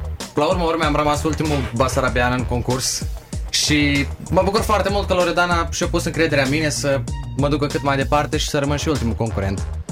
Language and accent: Romanian; Chișinău, Moldova; am 18 ani recent împliniți, sunt din Chișinău. Vin dintr-o familie de muzicieni